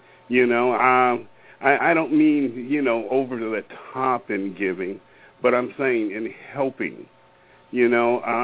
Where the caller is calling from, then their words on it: Washington, United States; I'm calling in from Washington State